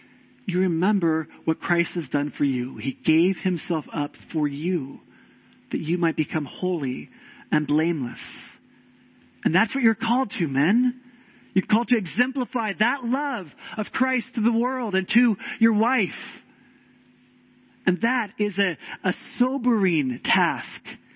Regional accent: United States; born there; I was born in America, and just by nature of being an American

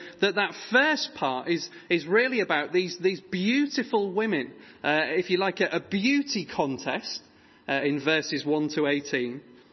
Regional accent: Hull, Yorkshire and the Humber, United Kingdom; also born or lived in Nottingham / London; now in Bedford, United Kingdom; I hail from Hull originally. I've lived in Nottingham and London, and we now live in Bedford.

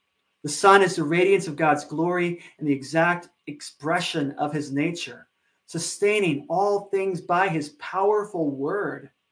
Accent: United States; Now, obviously, I'm not from around here, not a local. So as an American

